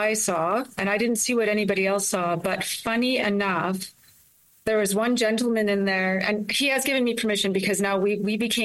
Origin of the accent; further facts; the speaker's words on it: Steinbach, Manitoba, Canada; also born or lived in Red Lake; I would have been 7, almost 8 at that point. And we grew up in Steinbeck, and like the school had half days in German and half days in English.